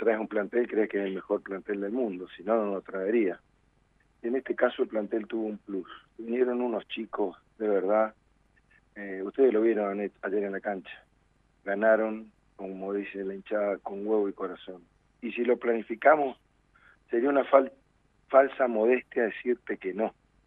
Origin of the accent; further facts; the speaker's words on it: Mendoza, Argentina; yo personalmente como mendocino no podía dejar de pensar lo que estaba pasando en Mendoza